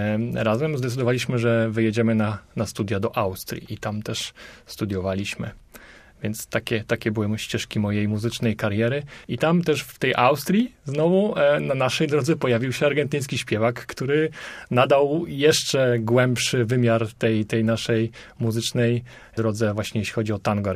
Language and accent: Polish; Starachowice, Świętokrzyskie Voivodeship, Poland; now in Łódź, Poland; Nie urodziłem się w Łodzi. Urodziłem się w województwie świętokrzyskim, w mieście Starachowice. I tam chodziłem do szkoły muzycznej pierwszego stopnia.